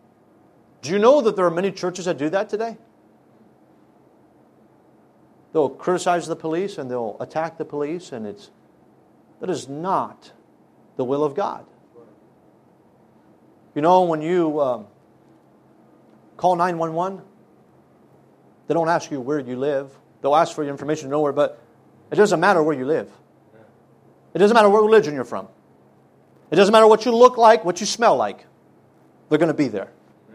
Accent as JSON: {"language": "English", "country": "France", "tie": "born or raised there", "said": "You know, when I grew up in France, and I went through the public school system"}